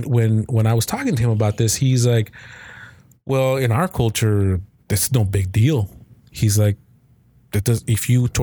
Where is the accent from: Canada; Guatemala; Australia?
Guatemala; now in United States; I was born in Guatemala, right?